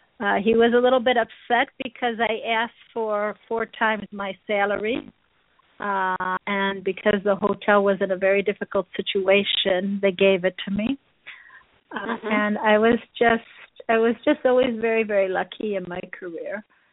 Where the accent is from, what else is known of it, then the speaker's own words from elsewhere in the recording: Chicago, Illinois, United States; I thought it would be easier to go to America and to be in my hometown of Chicago